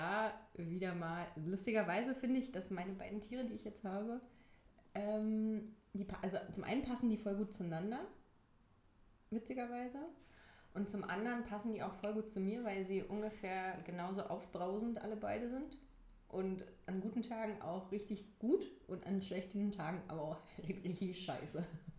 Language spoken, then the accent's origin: German; Berlin, Germany; ich bin in Berlin geboren und mehr oder weniger auch hier aufgewachsen. Also zumindest die ersten 10 Jahre meines Lebens, glaube ich, habe ich hier gelebt. Und dann sind meine Eltern in den Traum eines Eigenheims gezogen